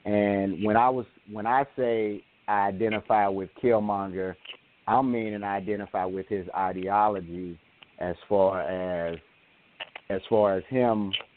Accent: United States; You know, I'm American.

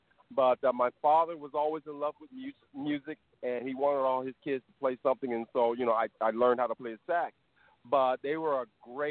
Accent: Florida, United States; born there; my father was in the Air Force, and I was born on Eglin Air Force Base, which was up north in North Florida.

